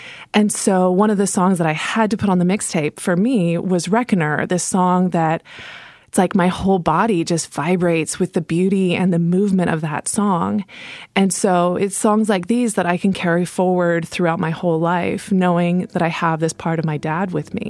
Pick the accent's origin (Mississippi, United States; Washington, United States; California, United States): Washington, United States; Seattle; I am from Seattle.